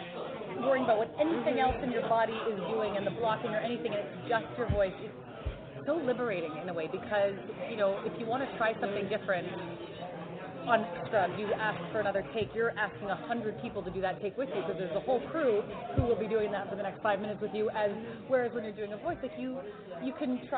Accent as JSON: {"language": "English", "country": "Canada", "said": "So I'm Canadian, so that's grade 9."}